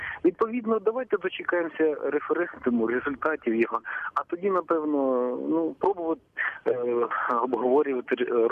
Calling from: Ternopil, Ternopil Oblast, Ukraine; Місто Тернопіль.

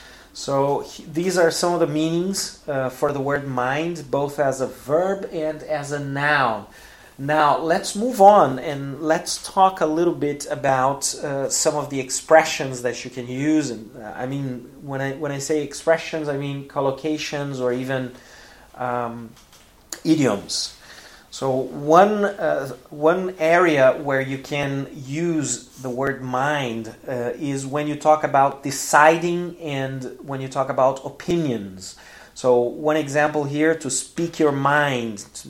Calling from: Porto Alegre, Rio Grande do Sul, Brazil; English is a second language

